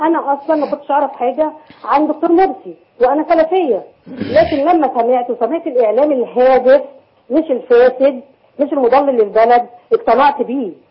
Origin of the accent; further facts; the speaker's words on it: Alexandria, Alexandria Governorate, Egypt; من اسكندرية من مسجد بدر